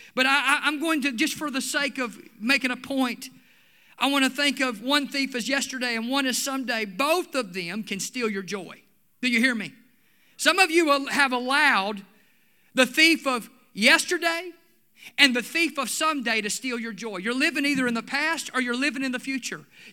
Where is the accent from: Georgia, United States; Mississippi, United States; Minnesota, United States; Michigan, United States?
Mississippi, United States; I remember as a boy growing up in the Assemblies of God, and I'm telling you, we had some great churches in South Mississippi.